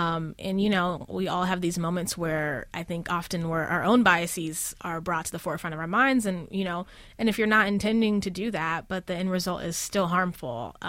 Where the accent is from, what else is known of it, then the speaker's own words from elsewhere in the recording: Oceanside, California, United States; also born or lived in Ann Arbor; So I grew up in Oceanside, which is a military town.